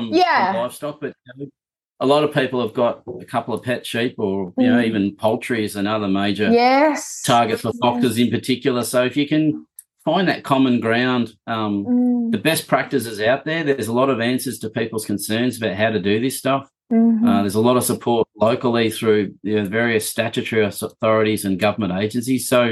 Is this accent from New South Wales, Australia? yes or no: no; Victoria, Australia; I grew up near Ballarat